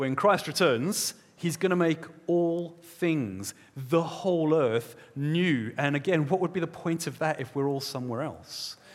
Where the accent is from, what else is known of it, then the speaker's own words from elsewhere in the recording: South Africa; I grew up in South Africa